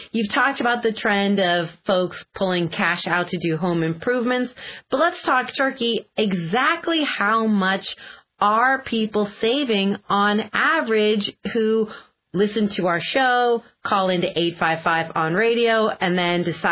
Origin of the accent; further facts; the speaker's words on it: San Francisco, California, United States; Well, a lot of people have moved out of my hometown of San Francisco.